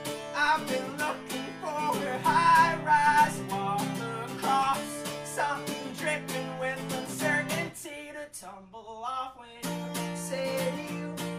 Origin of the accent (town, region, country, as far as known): Lancaster, California, United States